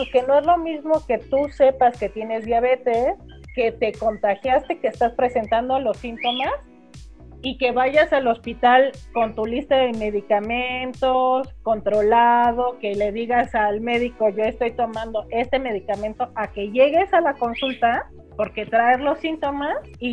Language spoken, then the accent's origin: Spanish; Mexico; Como mexicanos decíamos, eso pues no nos va a afectar como les afectó en Europa